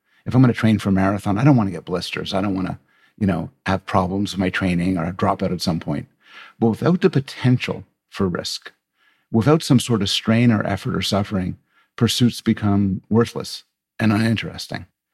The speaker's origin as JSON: {"language": "English", "country": "Canada", "said": "I'm Canadian"}